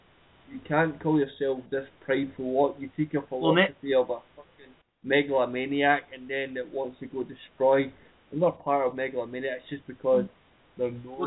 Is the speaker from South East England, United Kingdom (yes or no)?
no; Scotland, United Kingdom; If I was to identify myself, I would be Celtic fucking European. However, I am just Scottish.